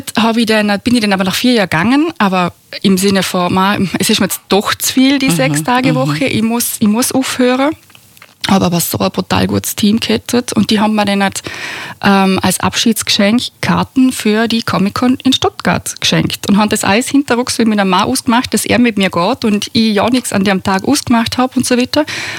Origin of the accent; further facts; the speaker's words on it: Bregenz, Vorarlberg, Austria; Und ich bin damals in Bregenz aufgewachsen, dort hat Schule gegangen.